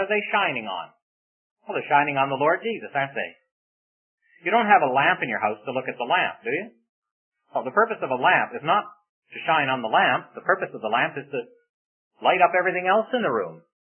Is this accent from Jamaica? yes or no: no; Canada; now in United States; but I'm not an American. I'm a Canadian, you see. And your country just lets me live here, and I appreciate that.